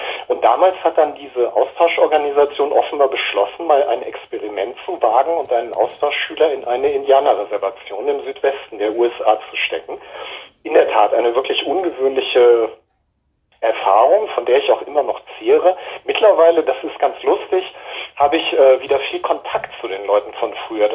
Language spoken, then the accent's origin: German; Japan; Dann folgten halt Jahre meiner Kindheit in Japan